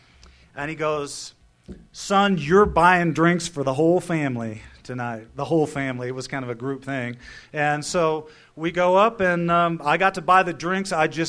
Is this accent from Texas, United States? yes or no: yes; Texas, United States; you know, I was from Texas, shoot, you know, I mean, just, it's a rodeo, right? So, I grew up in a family full of alcohol.